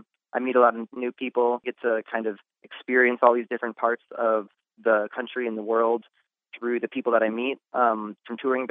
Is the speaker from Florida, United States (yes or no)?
no; Naperville, Illinois, United States; I mean, I'm from Naperville, which is drastically different than Carbondale demographically and whatnot.